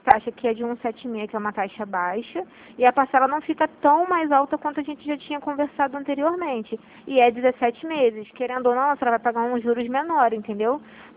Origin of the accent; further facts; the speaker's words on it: Rio de Janeiro, Brazil; porque eu sou do Rio de Janeiro